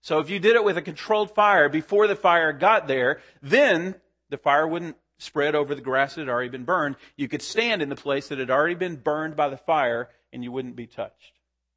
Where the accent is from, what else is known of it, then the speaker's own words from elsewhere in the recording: Texas, United States; Now, I'm a Texas boy. I grew up in Texas and kind of have a love for the old West, you know.